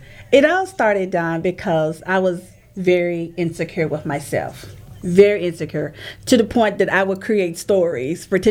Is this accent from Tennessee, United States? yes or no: yes; Nashville, Tennessee, United States; also born or lived in Tampa; I am from Nashville, Tennessee, but I was in Tampa for a stint and relocated back to Nashville